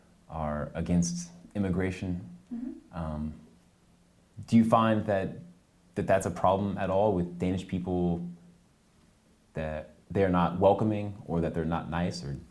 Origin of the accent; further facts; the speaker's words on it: United States; Yeah, I mean, I'm from the States.